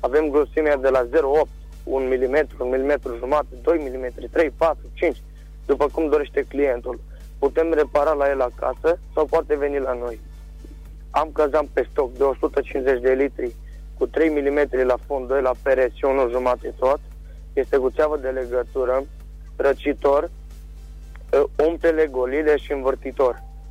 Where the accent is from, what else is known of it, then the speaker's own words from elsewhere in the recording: Reșița, Caraș-Severin, Romania; Bună ziua … și sunt din Reșița.